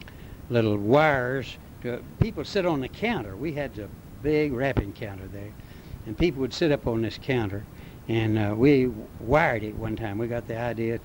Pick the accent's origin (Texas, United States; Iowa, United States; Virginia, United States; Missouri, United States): Texas, United States; Diboll; born there; also born or lived in Gary / Geneva; I was born in Diboll in 1907.